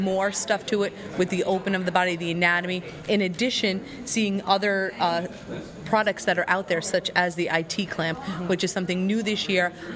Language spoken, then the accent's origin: English; Suffolk County, New York, United States; accent: Long Island; I'm from Suffolk County, Long Island, New York.